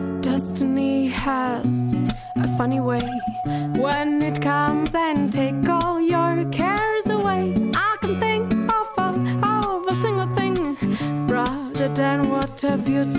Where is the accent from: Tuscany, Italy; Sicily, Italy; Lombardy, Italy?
Tuscany, Italy; Florence; born there; io sono nato a Firenze